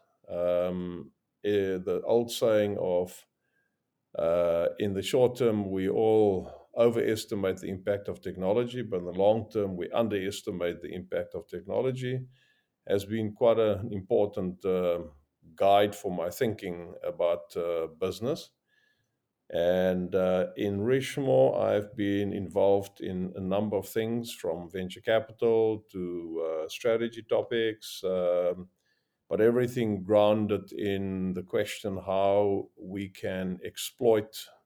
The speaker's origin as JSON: {"language": "English", "country": "South Africa", "moved": "yes", "said": "And I'm South African. I've been here quite a long time."}